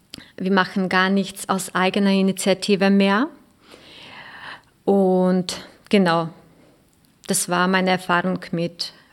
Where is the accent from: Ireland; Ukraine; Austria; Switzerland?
Ukraine; weil ich bin selber Ukrainerin